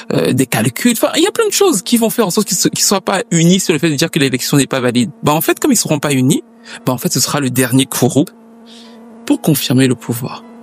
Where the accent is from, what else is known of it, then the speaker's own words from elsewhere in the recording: Cameroon; j'ai grandi au Cameroun. J'ai eu deux parents camerounais, de deux ethnies différentes d'ailleurs.